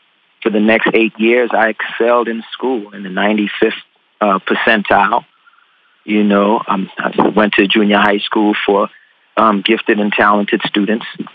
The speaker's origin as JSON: {"language": "English", "country": "Trinidad & Tobago", "tie": "born or raised there", "said": "I was born in Trinidad and Tobago. You know, my mother came to America when she was 18. She had me when she was 16. She left me in Trinidad. I was age of two with a warm and loving extended family, grandparents and aunts to raise me."}